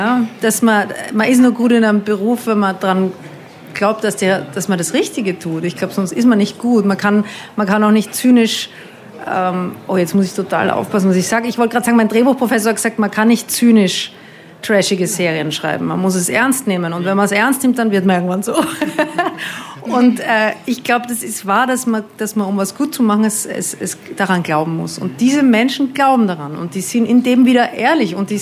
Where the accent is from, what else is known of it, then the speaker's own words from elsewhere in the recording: Vienna, Austria; Und das war mir so fern als Wienerin